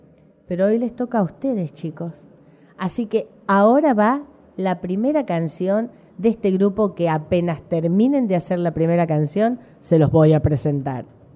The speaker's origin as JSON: {"language": "Spanish", "town": "Cañuelas", "region": "Buenos Aires Province", "country": "Argentina", "tie": "born or raised there", "said": "lo hacía en mi Cañuelas, en mi pueblo"}